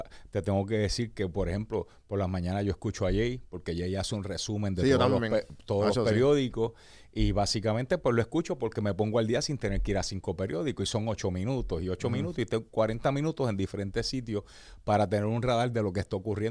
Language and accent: Spanish; Puerto Rico; qué estamos nosotros haciendo como puertorriqueños para poder competir